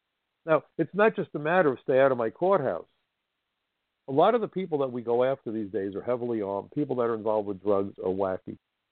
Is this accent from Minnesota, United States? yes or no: no; New York City, New York, United States; But as a New Yorker, it was a privilege to work with the NYPD.